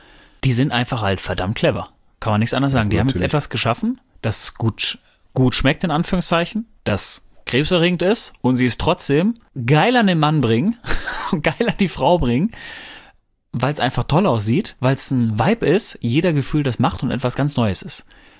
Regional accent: North Rhine-Westphalia, Germany

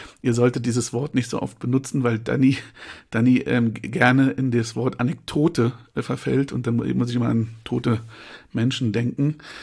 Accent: Berlin, Germany; born there; Jahrgang 82. Geboren in Berlin-Friedrichshain.

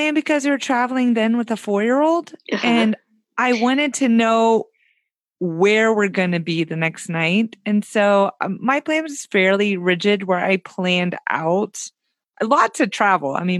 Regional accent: Tennessee, United States; also born or lived in Orlando, United States; now in Oregon, United States; Sure. I'm in Oregon in the United States, but I grew up in Tennessee, but I felt like I grew up, though, like as a human, an adult in Florida.

